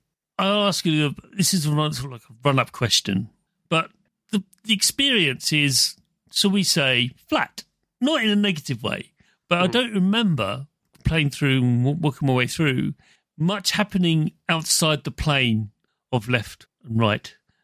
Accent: United Kingdom; I just want to cry, but I can't because I'm British.

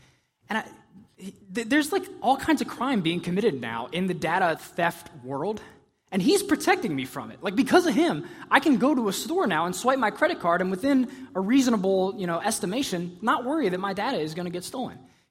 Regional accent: Pennsylvania, United States; I always say, I'm from a small town, central Pennsylvania. We have Comcast employees in my hometown.

